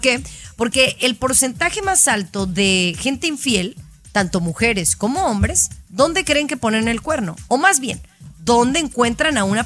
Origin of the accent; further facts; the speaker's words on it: Guadalajara, Jalisco, Mexico; Fíjense que es muy chistoso porque yo soy de Guadalajara, Jalisco, donde se da el tequila, cerquita de Tequila